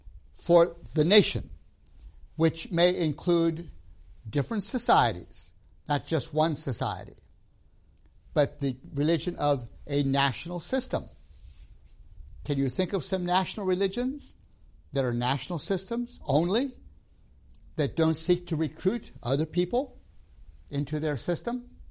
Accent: Tanzania; The Zanaki, among whom I grew up in Tanzania

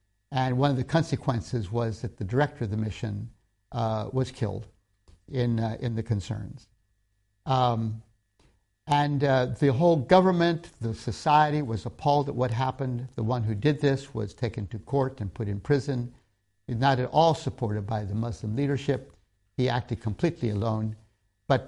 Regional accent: Tanzania; When I grew up in Tanzania

